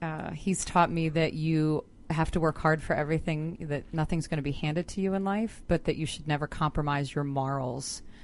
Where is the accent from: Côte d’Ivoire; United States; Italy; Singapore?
United States; Cheltenham, Pennsylvania; I'm from originally Cheltenham, Pennsylvania, which is a suburb of Philadelphia.